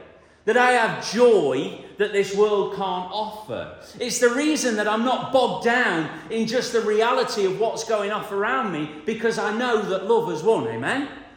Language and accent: English; United Kingdom; But I can believe in God, and because I was brought up in the United Kingdom, that makes me a Christian.